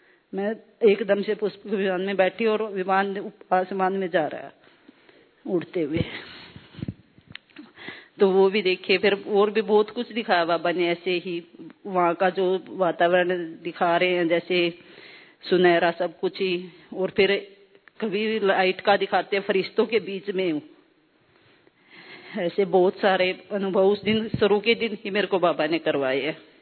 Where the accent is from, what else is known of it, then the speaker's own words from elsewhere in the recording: Panipat, Haryana, India; मैं पानीपत से आई हूँ।